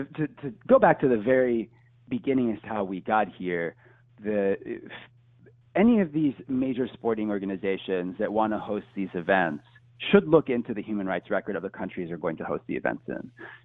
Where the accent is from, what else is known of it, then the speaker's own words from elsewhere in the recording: Houston, Texas, United States; I'm a Houstonian from Texas.